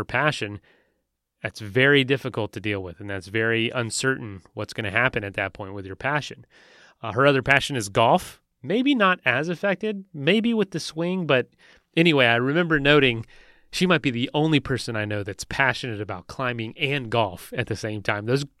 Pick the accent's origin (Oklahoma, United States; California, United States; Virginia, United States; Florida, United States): Florida, United States; now in Denver, United States; I'm from Florida. So I mean, you know, the mountains and I actually live in Denver, so not too far from you.